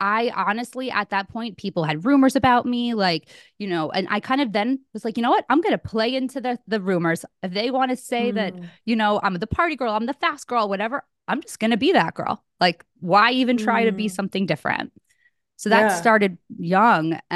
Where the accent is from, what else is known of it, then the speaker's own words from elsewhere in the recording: Connecticut, United States; where I grew up in Connecticut, like cocaine was huge.